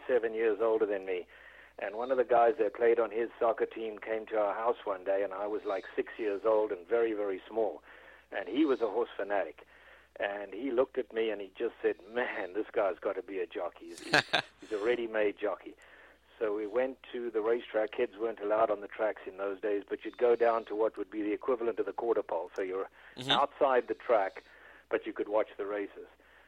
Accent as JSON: {"language": "English", "region": "KwaZulu-Natal", "country": "South Africa", "tie": "born or raised there", "said": "I lived in a province of the state called Natal, N-A-T-A-L"}